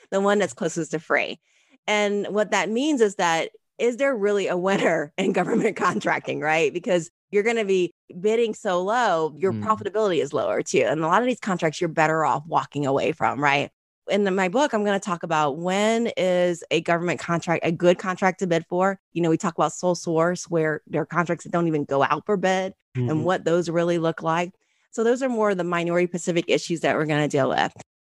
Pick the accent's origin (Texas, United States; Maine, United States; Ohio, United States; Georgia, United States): Ohio, United States; And it was interesting because, you know, when I like first went to work for Anderson, you know, and I was from Ohio